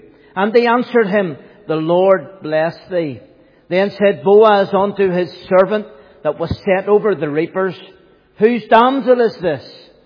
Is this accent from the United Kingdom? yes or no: yes; Coleraine, Northern Ireland, United Kingdom; also born or lived in Ballymoney; Yes, I was brought up just across the county line in Coleraine, but I was born in Ballymoney